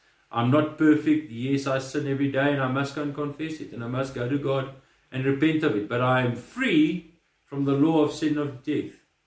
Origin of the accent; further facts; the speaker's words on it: Mufulira, Copperbelt, Zambia; born there; I was born in a bush. I was born in Mufulira in Zambia. It was in the bush, just a mining town with nothing.